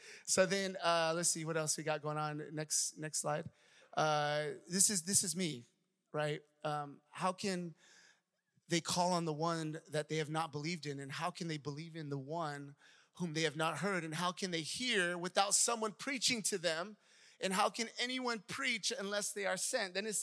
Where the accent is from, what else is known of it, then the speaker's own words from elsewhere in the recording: Oakland, California, United States; also born or lived in San Jose; My background, I grew up in the Bay Area, Oakland, San Jose.